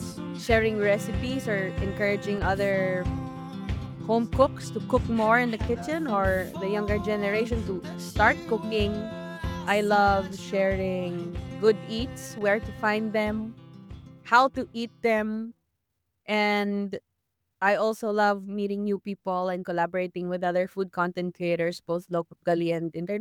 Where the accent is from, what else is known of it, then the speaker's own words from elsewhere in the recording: Santa Rosa, Calabarzon, Philippines; I'm in Santa Rosa, Paul, though I grew up. So my parents' house is like 50 or 100 meters from the bridge that connects Cabuyao and Santa Rosa, Laguna.